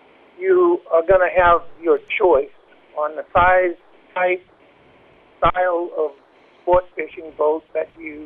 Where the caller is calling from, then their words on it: Hawaii, United States; I'm calling from Oahu, which is in the state of Hawaii